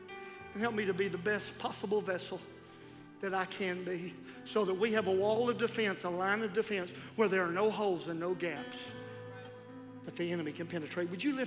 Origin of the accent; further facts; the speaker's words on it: Chattanooga, Tennessee, United States; And I'm not that far up the road. I'm from Chattanooga.